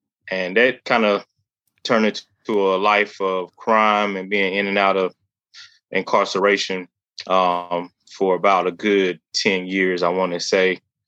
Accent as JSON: {"language": "English", "town": "Beaufort", "region": "North Carolina", "country": "United States", "tie": "born or raised there", "said": "So I was raised in Beaufort, North Carolina, about 45 minutes outside of New Bern."}